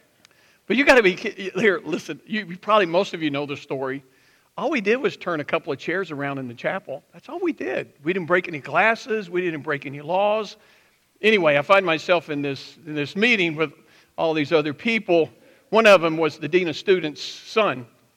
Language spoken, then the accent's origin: English; the South, United States; See, I'm from the South.